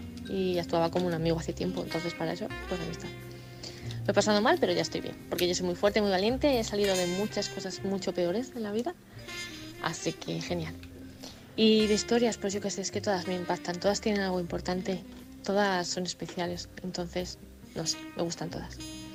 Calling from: Málaga, Andalusia, Spain; de Málaga.

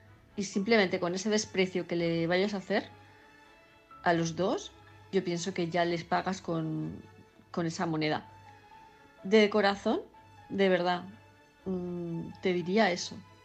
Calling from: Palma, Balearic Islands, Spain; de Palma de Mallorca

